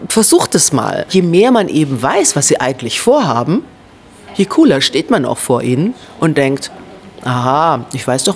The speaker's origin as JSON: {"language": "German", "country": "Germany", "said": "Ich bin Deutsche, ich habe zwar eine dunkle Hautfarbe, aber ich bin Deutsche"}